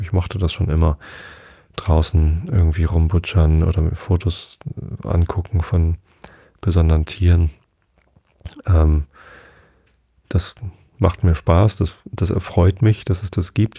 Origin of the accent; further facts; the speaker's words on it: Wistedt, Lower Saxony, Germany; Ich bin ja in Visted aufgewachsen.